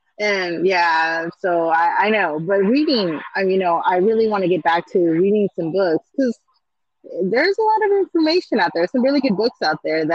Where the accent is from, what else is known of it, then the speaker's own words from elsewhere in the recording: California, United States; I like to say that I'm a Californian, because I feel like California pretty much consists of a lot of us like that.